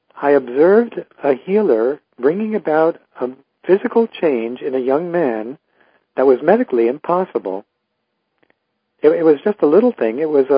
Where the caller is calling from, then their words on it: Guelph, Ontario, Canada; I'm in Guelph, Ontario, an hour west of Toronto.